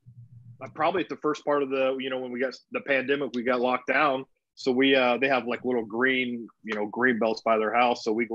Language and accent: English; Houston, Texas, United States; I mean, I grew up in Houston, so I grew up a huge, you know, Astro.